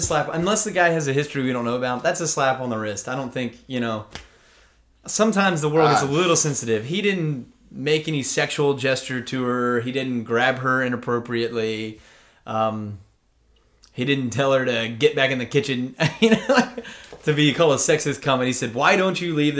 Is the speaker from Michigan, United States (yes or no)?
no; Texas, United States; I'm from Texas, but I wouldn't put it past a bunch of Texans